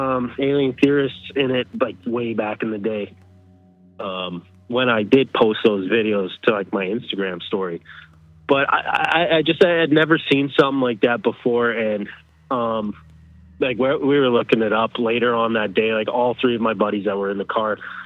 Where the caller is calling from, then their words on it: Calgary, Alberta, Canada; calling from Calgary, Alberta.